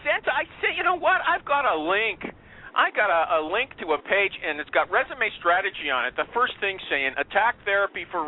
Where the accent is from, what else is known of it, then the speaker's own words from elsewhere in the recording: Canada; I'm Canadian. We speak French here.